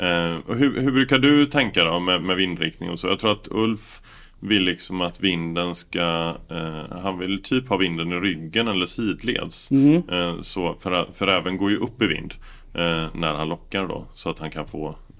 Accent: Värmland, Sweden; Jag är ändå från Värmland.

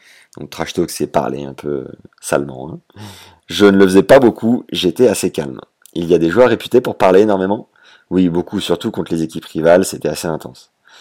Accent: Paris, Île-de-France, France; Je suis né à Paris, j'ai commencé le tennis à 5 ans

